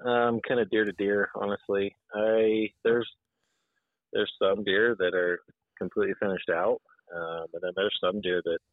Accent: South Ogden, Utah, United States; now in West Haven, United States; I live here in West Haven. I grew up in South Ogden.

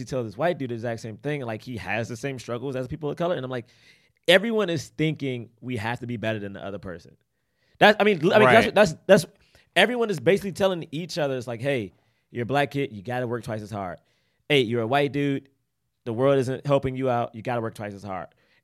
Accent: Washington, District of Columbia, United States; now in Prince George's County, United States; because I'm from Southeast and then moved to PG.

